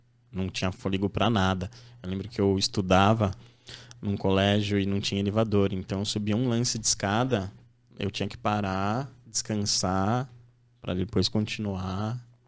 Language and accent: Portuguese; Guarujá, São Paulo, Brazil; Eu lembro que tinha um colégio que eu estudei quando era pequeno, no Guarujá